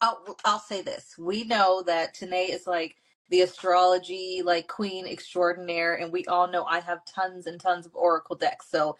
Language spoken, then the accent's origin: English; California, United States; We're both from California. So that's a huge hint. You may not know what it means just yet, but we are both from California. I'm a Southern California girl.